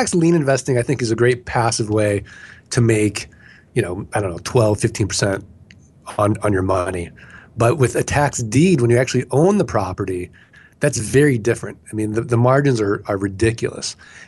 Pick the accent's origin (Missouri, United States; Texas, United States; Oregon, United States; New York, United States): Missouri, United States; St. Louis; So I'm from St. Louis, I'm from the Show Me State, Missouri